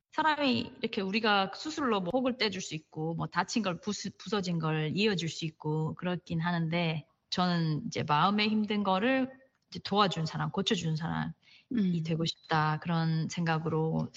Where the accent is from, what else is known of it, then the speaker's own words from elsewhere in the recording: Daegu, South Korea; 왜냐면 전 대구 사람이거든요. 엄청 춥잖아요.